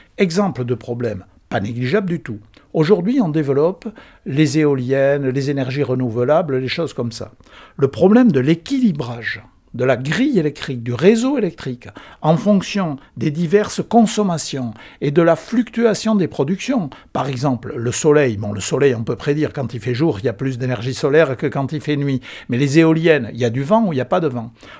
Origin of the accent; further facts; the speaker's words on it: Nouvelle-Aquitaine, France; Comme je l'ai déjà dit, je suis originaire du Lot-et-Garonne.